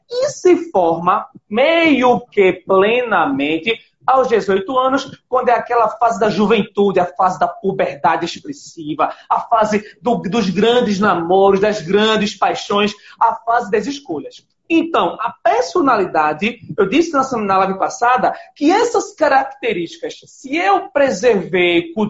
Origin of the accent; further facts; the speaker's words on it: Pernambuco, Brazil; eu sou nordestino, tá? Pernambucano, eu sou do interior de Pernambuco, então a gente do gente, a gente fala assim na gíria nordestina, tá?